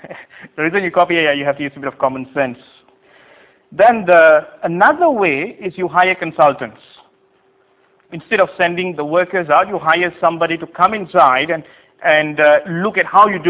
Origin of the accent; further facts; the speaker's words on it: Malaysia; When I was growing up in Malaysia, we just copy what the Japanese did.